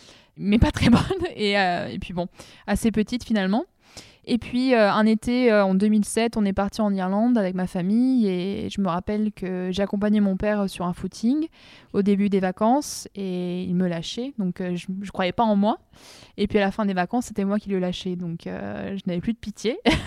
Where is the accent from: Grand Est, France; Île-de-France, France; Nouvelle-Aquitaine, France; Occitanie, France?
Nouvelle-Aquitaine, France; Limoges; je suis de Limoges originairement